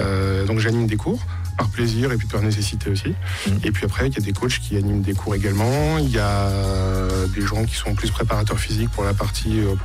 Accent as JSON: {"language": "French", "town": "Nevers", "region": "Bourgogne-Franche-Comté", "country": "France", "said": "Donc, je suis originaire de Nevers. Je suis parti pour faire des études sur Paris et Clermont-Ferrand."}